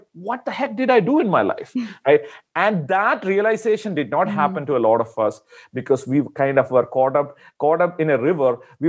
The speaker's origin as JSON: {"language": "English", "country": "India", "said": "I'm from India originally."}